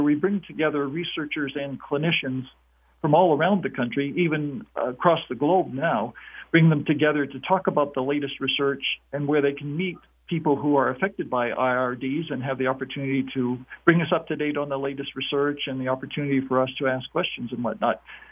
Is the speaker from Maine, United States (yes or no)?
yes; Maine, United States; now in Orlando, United States; So I'm from Maine originally and moved to the Orlando, Florida area around 1982.